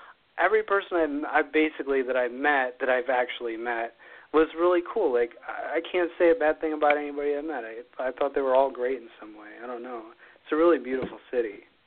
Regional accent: Ohio, United States; I came from Ohio. I'm in Ohio now.

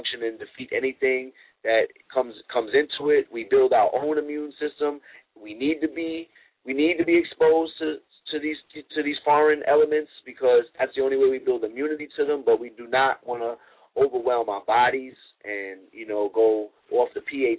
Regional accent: United States; And, you know, I'm an American. I love this country.

